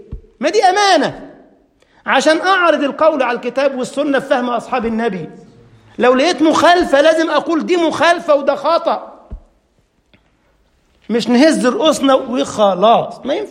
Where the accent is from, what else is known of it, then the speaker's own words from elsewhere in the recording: Egypt; ويحكي قصة بتاع كده حلوة كانت قديمة عندنا في مصر